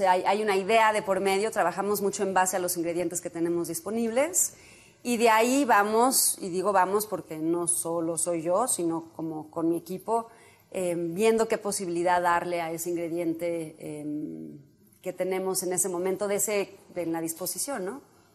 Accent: Mexico; yo siendo mexicana, estando en México y conociendo la cultura de México y sus ingredientes

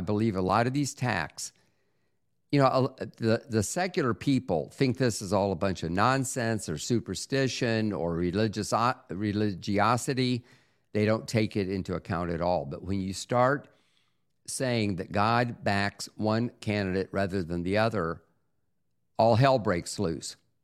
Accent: Lakeland, Florida, United States; He actually was from my hometown of Lakeland, Florida.

